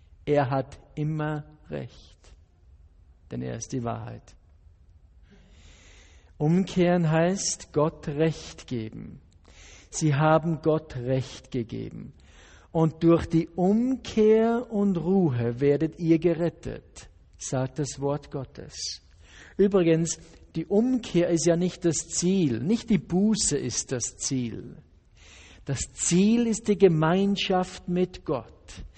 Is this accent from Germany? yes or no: no; Austria; bei uns in Österreich ist es umgekehrt, da sind sie beleidigt, wenn ich sie sage, zumindest bei mir zu Hause.